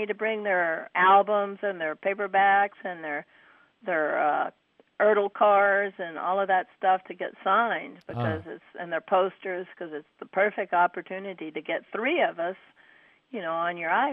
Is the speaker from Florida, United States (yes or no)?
no; Fort Worth, Texas, United States; also born or lived in Norman, Oklahoma; I was born in Norman, Oklahoma, and I lived in Fort Worth, Texas, and that's where I grew up, in Fort Worth.